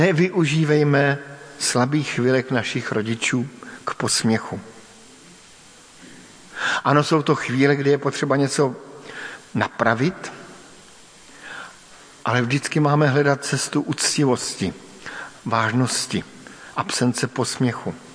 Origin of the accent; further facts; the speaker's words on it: Brno, South Moravian Region, Czechia; Sám jsem vyrůstal v Brně